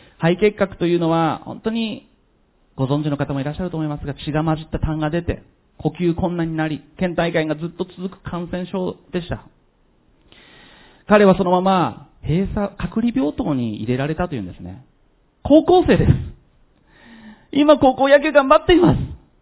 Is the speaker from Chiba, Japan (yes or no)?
no; Sapporo, Hokkaido, Japan; born there; 父はですね、九州、熊本生まれなんですね。ですから私、札幌生まれですが、九州男児の血が流れてるんです。